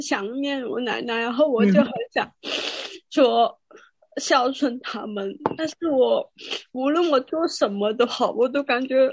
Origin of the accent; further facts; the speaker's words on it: Taishan, Guangdong, China; moved away as an adult; now in New York, United States; 然后我们都是广东人了、啊、我们是广东台山了